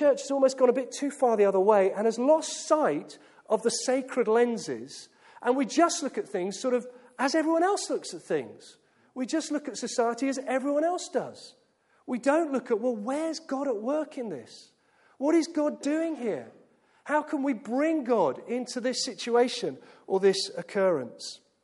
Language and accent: English; United Kingdom; I'm called a Welsh, I'm called a Scottish, and I'm half English. I could have played rugby for 3 out of 4 of the home nations.